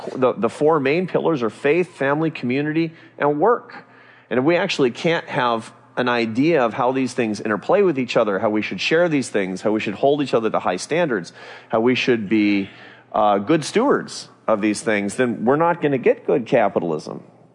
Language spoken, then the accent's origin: English; Seattle, Washington, United States; When I was a kid growing up in Seattle, we were basically poor. We grew up in a poor neighborhood.